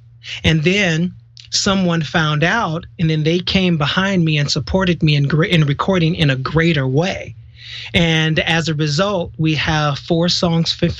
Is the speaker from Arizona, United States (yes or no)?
no; Chicago, Illinois, United States; I'm from Chicago, and it's hard for, you know, a lot of men in Midwest to take selfies and videos